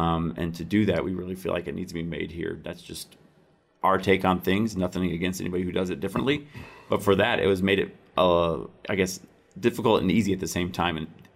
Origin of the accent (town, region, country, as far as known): Iowa, United States; born or raised there